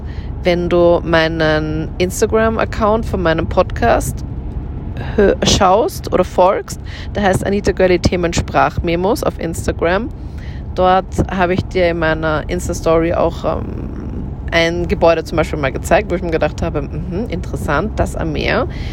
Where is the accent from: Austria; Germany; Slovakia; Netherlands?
Austria; Linz, Upper Austria; weil das hat mich sehr an meine Heimatstadt Linz erinnert.